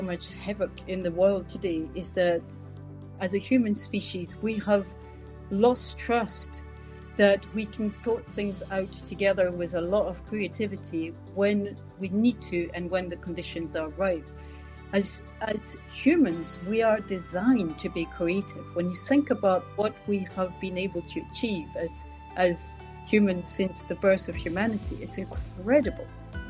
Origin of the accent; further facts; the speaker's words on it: France; English is a second language; also born or lived in Ireland; now in Scotland, United Kingdom; when people wonder where I'm from, they usually locate me in the Netherlands. But I'm from France originally. And before I came to Scotland, I was in Ireland, and I picked up some of my accent there.